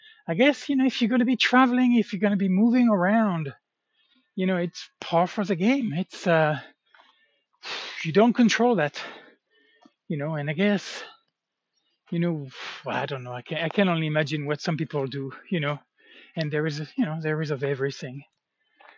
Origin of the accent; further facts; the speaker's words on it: France; English is a second language; now in United States; I'm from France, you know, I'm white